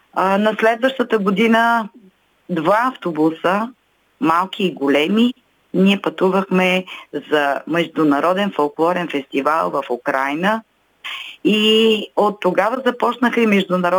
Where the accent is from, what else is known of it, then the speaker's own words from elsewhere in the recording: Haskovo, Haskovo Province, Bulgaria; понеже съм си от Хасково